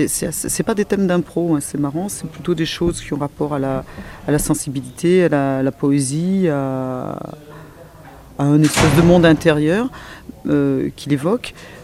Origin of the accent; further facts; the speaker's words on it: Lyon, Auvergne-Rhône-Alpes, France; D'abord, moi, c'est une drôle d'histoire parce que je suis originaire de Lyon